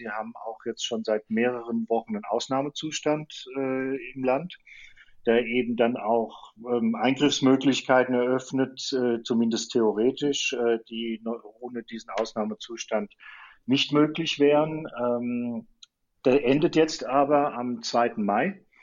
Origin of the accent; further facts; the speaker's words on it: Offenbach, Hesse, Germany; Ich komme aus Offenbach und bin inzwischen schon 55 Jahre alt.